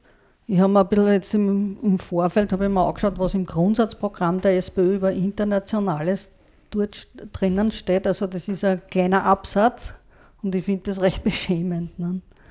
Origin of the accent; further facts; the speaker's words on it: Austria; es ist ja nicht nur bei uns in Österreich, es ist ja in Europa so